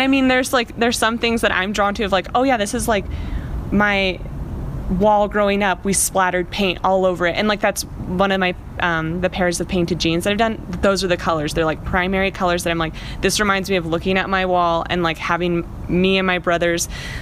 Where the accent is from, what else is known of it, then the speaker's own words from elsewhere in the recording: Albuquerque, New Mexico, United States; Well, it's my hometown. It's the only place, actually, it's the only home I've ever known. I've born and raised here. And actually, Knob Hill specifically, I've never actually even lived anywhere other than Knob Hill